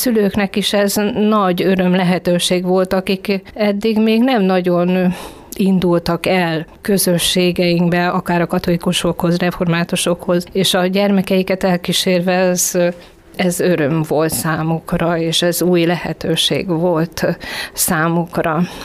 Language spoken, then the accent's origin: Hungarian; Harkakötöny, Bács-Kiskun, Hungary; now in Kiskunhalas, Hungary; Én Harkakötönyből származom, és a családom is harkakötönyiek, és a vallásos családból kerültem Kiskunhalasra